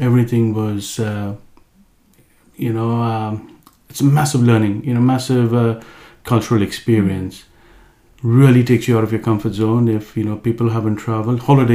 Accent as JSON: {"language": "English", "town": "Mumbai", "region": "Maharashtra", "country": "India", "tie": "born or raised there", "lives_now": "Norway", "said": "born and raised in India, in Mumbai, a crowded city, 20 million people, and now I'm here, you know, looking outside your window here in sunny Norway, population of only 500,000. But born and raised in India, and spent, you know, my teenage, you know, life."}